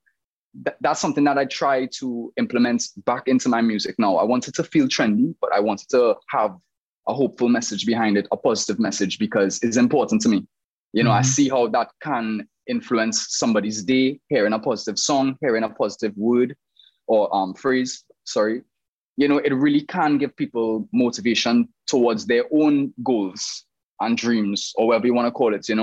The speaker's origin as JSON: {"language": "English", "country": "Trinidad & Tobago", "tie": "born or raised there", "lives_now": "Barbados", "said": "Yes, so I've lived in Trinidad, gone to school in Trinidad all my life. I'm still kind of based there, if I'm being honest with you, back and forth between the UK, LA, and Trinidad, and then now Barbados."}